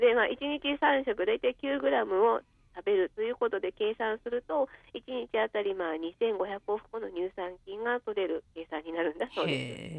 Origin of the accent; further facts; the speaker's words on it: Kyoto, Japan; ちょっと地元京都の話題なんですけども